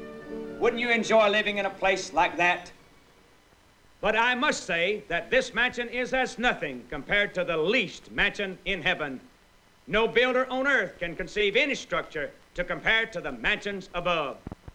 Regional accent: Sycamore, Georgia, United States; I grew up in the Depression years in the home of … Along with three brothers and six sisters, I lived in a little community 4.5 miles east of Sycamore, Georgia.

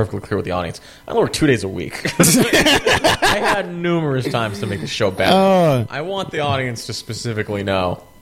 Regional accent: California, United States; We're from the East Bay.

